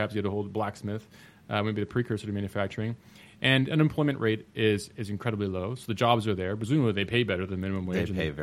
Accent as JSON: {"language": "English", "region": "Ontario", "country": "Canada", "tie": "born or raised there", "said": "I worked for a carpenter when I was doing a co-op at a national park that was near my hometown."}